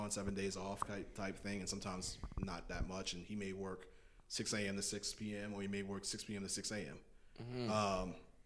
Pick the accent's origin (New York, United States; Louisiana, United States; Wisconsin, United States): Louisiana, United States; born there; also born or lived in Texas / Florida / Massachusetts / South Carolina; now in Charlotte, United States; I grew up all over. Yes. I lived in. I was born in Louisiana. Moved to Texas. Lived in Florida. Lived in Massachusetts. Lived in South Carolina.